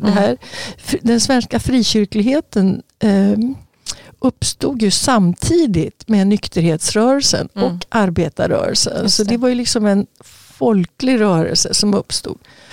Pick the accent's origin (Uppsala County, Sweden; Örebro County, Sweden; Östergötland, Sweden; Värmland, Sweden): Örebro County, Sweden; Örebro; i Örebro där jag växte upp då, så fanns det liksom vissa byggnader.